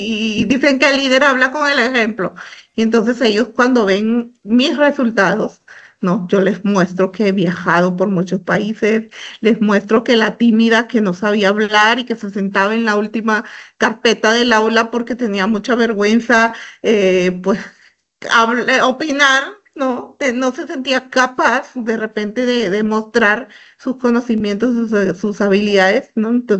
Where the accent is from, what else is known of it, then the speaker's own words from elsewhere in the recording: Peru; El país mantiene un ecosistema del emprendimiento muy fuerte acá en el Perú.